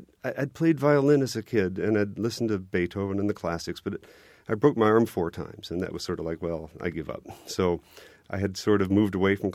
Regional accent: Greencastle, Indiana, United States; No. I'm from Greencastle, Indiana. I'm a Hoosier.

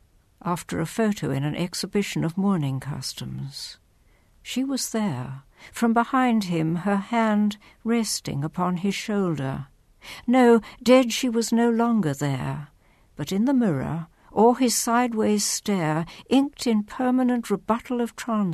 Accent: South Africa; now in Bloomington, United States; I'm a South African who moved to Bloomington almost 15 years ago.

